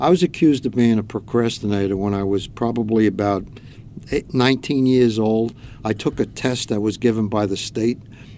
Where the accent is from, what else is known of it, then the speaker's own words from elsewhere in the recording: Woodhaven, New York, United States; I grew up in Woodhaven in Queens, about a block from Brooklyn.